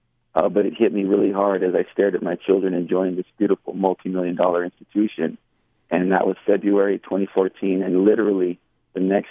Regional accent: London, United Kingdom; moved away as an adult; I was raised in London from the age of 0 to 18, after which I left to pursue college. But that is my hometown.

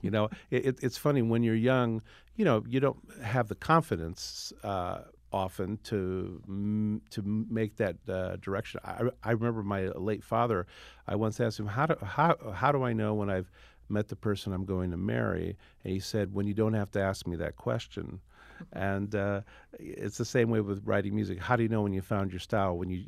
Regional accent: Iowa, United States; moved away as an adult; also born or lived in New York; Growing up in Iowa, I played not only rock band, I played all sorts of gigs. I played for silent movies, played basketball, you know, whatever. Had a normal life. And then went on to North Texas State, studied there, lived in New York for several years

